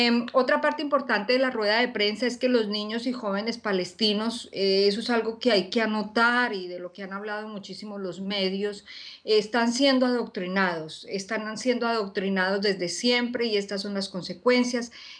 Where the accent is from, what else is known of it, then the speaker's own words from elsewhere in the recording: Colombia; en Occidente o en mi país de origen, Colombia